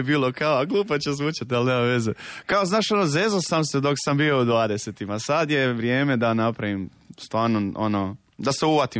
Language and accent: Croatian; Trogir, Split-Dalmatia County, Croatia; pošto sam došao iz Trogira